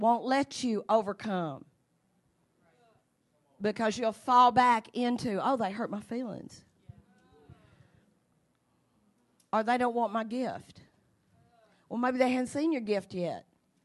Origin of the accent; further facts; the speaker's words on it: Arkansas, United States; I said, oh my God, it's like calling Arkansas. I said, I'm from Arkansas.